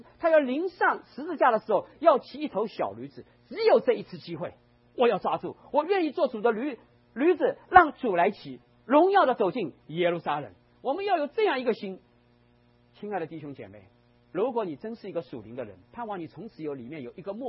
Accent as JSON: {"language": "Chinese", "region": "Shanghai", "country": "China", "said": "那我是上海人，会烧江浙菜"}